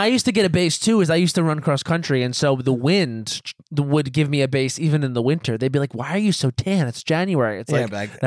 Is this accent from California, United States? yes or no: no; New York, United States; Growing up on Long Island, I always thought we grew up in like a cool place.